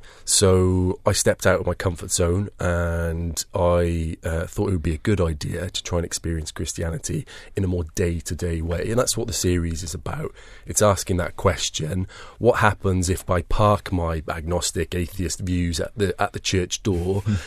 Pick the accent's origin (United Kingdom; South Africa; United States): United Kingdom; Wales; now in South East England; Mine's because I'm Welsh.